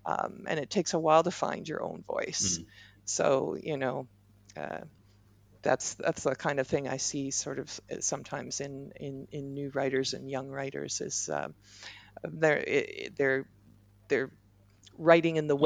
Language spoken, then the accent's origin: English; Toronto, Ontario, Canada; born or raised there